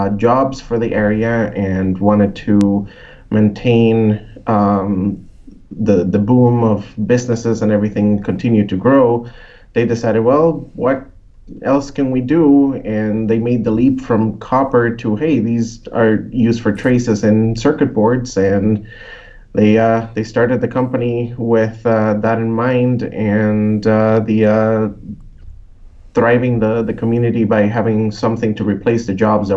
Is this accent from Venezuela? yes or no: no; Puerto Rico; moved away as an adult; now in Michigan, United States; I was born and raised in Puerto Rico. I left the Caribbean to come to the north side of Michigan in the UP to go to Michigan Technological University